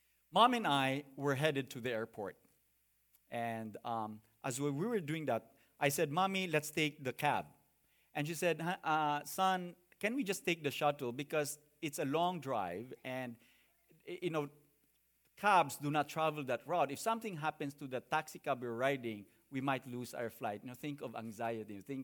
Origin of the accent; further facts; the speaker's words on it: Cagayan de Oro, Northern Mindanao, Philippines; I grew up in Cagayan